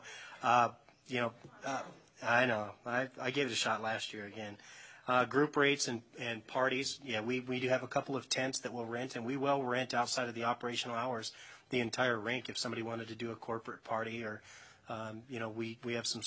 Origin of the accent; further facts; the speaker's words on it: Carson, California, United States; I'm born and raised in Carson, and I was driving behind the rink yesterday with my wife